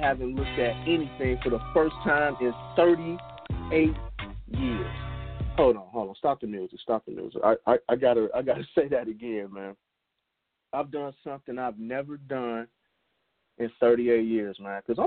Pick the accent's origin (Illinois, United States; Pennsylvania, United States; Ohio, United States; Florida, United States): Illinois, United States; Chicago; And she was watching the Bears, of course, because we're from Chicago. So Walter Payton.